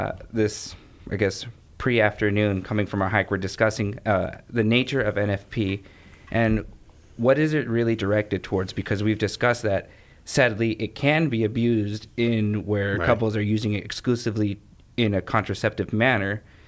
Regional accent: Phoenix, Arizona, United States; No, I'm originally from Phoenix.

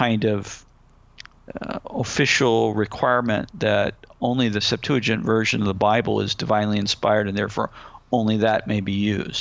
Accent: St. Louis, Missouri, United States; now in California, United States; I was from Missouri, and I moved to California. Now, we didn't talk – I'm from St. Louis, the city of St. Louis. I was actually an urban dweller.

